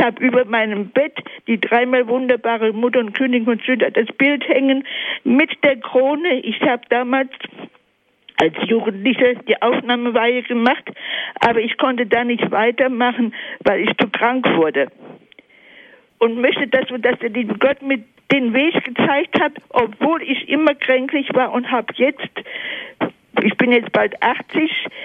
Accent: Koblenz, Rhineland-Palatinate, Germany; born there; Also ich bin geboren in Koblenz

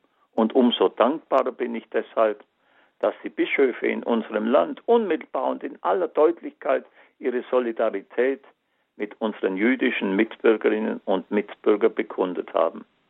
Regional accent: Munich, Bavaria, Germany; Ich musste erleben als Kind die Bomben auf meine Geburtsstadt München

